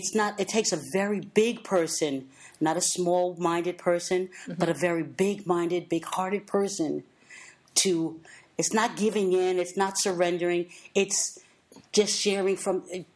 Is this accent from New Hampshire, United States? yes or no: no; New Jersey, United States; also born or lived in upstate New York; I grew up in New Jersey and upstate New York.